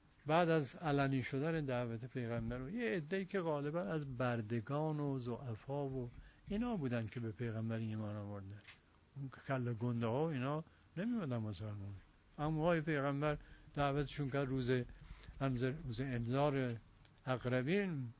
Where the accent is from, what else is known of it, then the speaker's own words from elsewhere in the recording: Iran; وطنم ایرانه